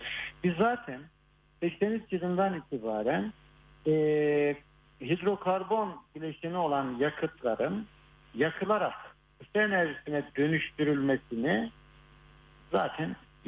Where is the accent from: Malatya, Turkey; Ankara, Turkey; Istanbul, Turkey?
Malatya, Turkey; born there; Malatya doğumluyum.